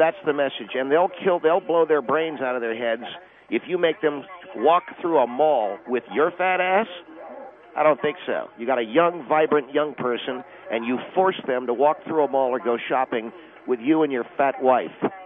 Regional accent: California, United States; Ma'am, I grew up in the Southern California area, had very good parents.

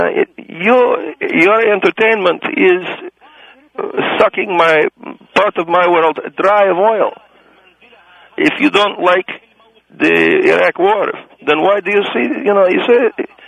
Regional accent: Egypt; I come from Egypt.

